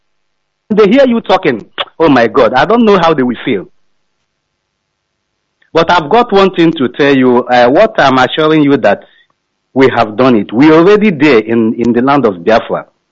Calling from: China; I'm calling from China, sir.

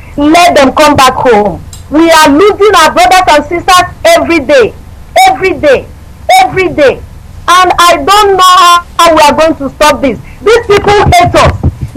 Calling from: Lagos, Nigeria; I'm calling from Lagos, Nigeria.

